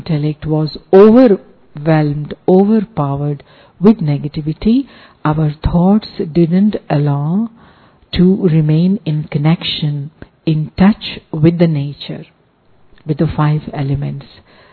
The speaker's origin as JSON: {"language": "English", "region": "Delhi", "country": "India", "said": "So consider that we are also from Delhi, Delhi Vasi."}